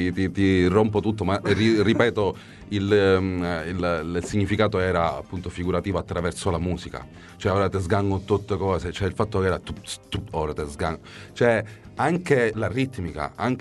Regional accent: Palermo, Sicily, Italy; also born or lived in Rome / London; I'm from Palermo, born and grow, cioè nel senso sono di Palermo, sono cresciuto qui, sono stato a Roma perché ho vissuto a Roma di ho vissuto però... a Londra

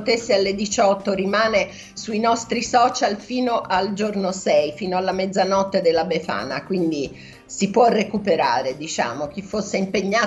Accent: Prato, Tuscany, Italy; born there; Io sono nata a Prato, in provincia di Firenze.

